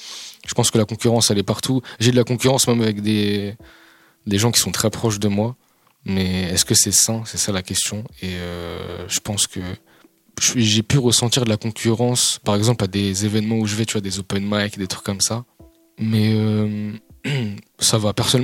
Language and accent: French; Tours, Centre-Val de Loire, France; Je suis né à Tours, je suis Tourangeau. Je viens exactement de Chambéry-Tours